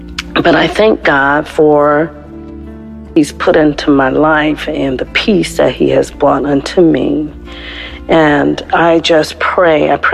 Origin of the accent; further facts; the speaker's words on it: Connecticut, United States; I'm from Connecticut.